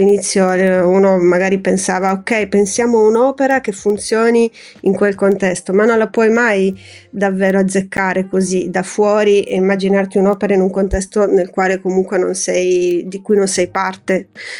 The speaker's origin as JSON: {"language": "Italian", "region": "Sardinia", "country": "Italy", "said": "soltanto io sono sarda"}